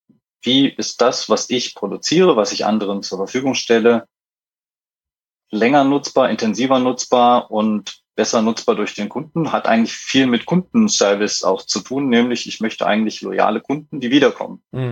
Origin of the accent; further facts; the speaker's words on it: Germany; now in Vienna, Austria; Ich bin ursprünglich aus Deutschland, wohne mittlerweile in Wien